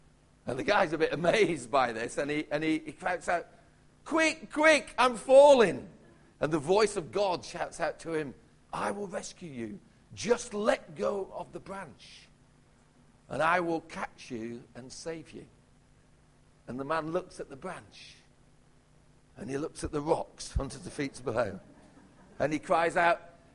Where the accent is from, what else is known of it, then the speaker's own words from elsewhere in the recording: Yorkshire and the Humber, United Kingdom; born there; now in Huddersfield, United Kingdom; Greetings from Yorkshire, God's own county, of course. I was born in the People's Republic of South Yorkshire, but we now live in West Yorkshire. As Richard said, we moved to Huddersfield about 3 years ago